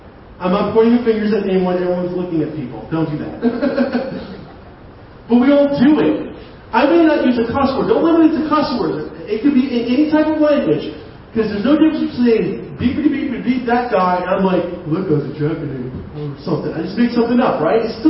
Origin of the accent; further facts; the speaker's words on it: New York, United States; That's hard for me. I'm from New York.